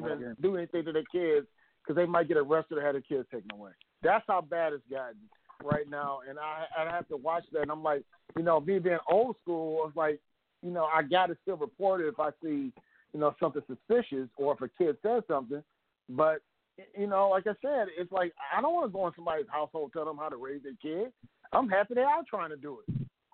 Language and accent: English; Midwest, United States; I grew up in the Midwest, too, and I'm right in between. Like, Waukegan was hop, skip, and jump for me, but being in between Milwaukee and Chicago